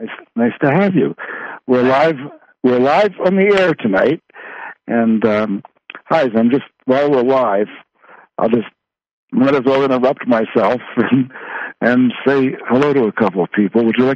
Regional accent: Philadelphia, Pennsylvania, United States; I see. I don't know if you know it, but I'm from Philadelphia.

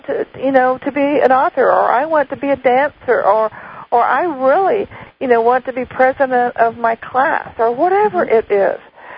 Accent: Texas, United States; You know, because I was born and raised in South Texas, And you know, Texas is a very conservative state

